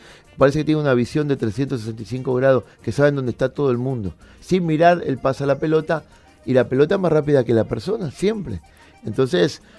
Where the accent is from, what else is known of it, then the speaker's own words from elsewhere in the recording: Buenos Aires, Argentina; Imagínense que los porteños somos casi europeos. Yo soy hijo de 2 europeos. Soy la primera generación de argentino de mi familia.